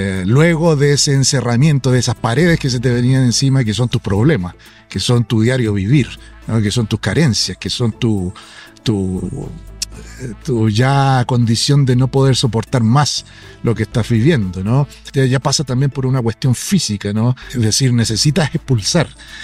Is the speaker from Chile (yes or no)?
yes; Chile; como soy chileno, sentí la llegada, digamos, al terruño paterno, materno.